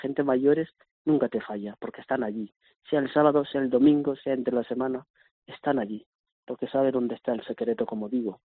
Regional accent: Kenya; Spanish is a second language; now in Spain; A un keniano, soy de Kenia, ¿no? Un keniano que tenía que venir de Kenia hasta Santiago de Alcántara, hasta El Sevillo, hasta Carvajo, hasta Herrera de Alcántara

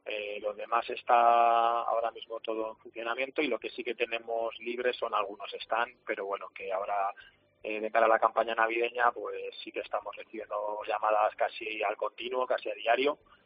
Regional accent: Ávila, Castile and León, Spain; soy de aquí de Ávila y al final nos conocemos

